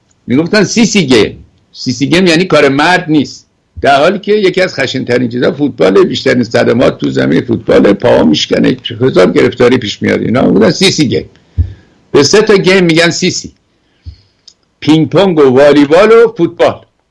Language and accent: Persian; Iran; moved away; also born or lived in France; سال 1974 که مخلص از ایران بیرون آمدم